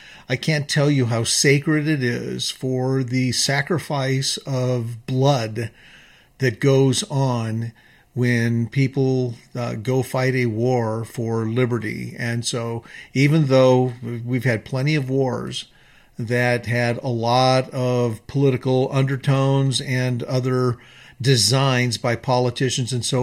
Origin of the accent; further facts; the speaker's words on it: Wisconsin, United States; I told him that we were from Wisconsin.